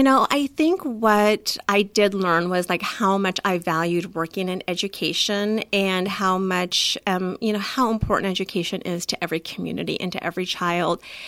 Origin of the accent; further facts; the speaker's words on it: Hays, Kansas, United States; also born or lived in Seattle / Boston / Pittsburgh; So I'm originally from Hays out in western Kansas, about the same size as Emporia. Went to college in North Texas, then went to Seattle for grad school, went to Boston for about 5 years.